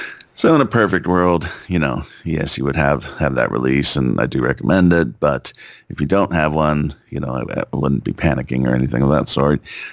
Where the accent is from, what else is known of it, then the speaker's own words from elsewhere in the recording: San Diego, California, United States; I went through, the harsh childhood of growing up in San Diego, living by the beach for the first 16 years of my life or whatever.